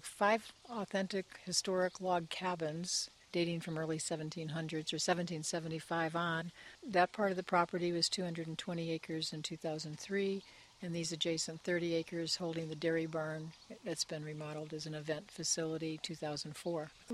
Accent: California, United States; now in Italy; So we came from California, and that was a lovely compliment, and we're in love with Italy because I'm half Sicilian.

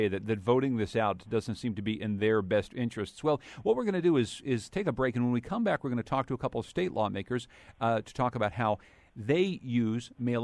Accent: Winsted, Connecticut, United States; As a matter of fact, it represents my hometown of Winsted.

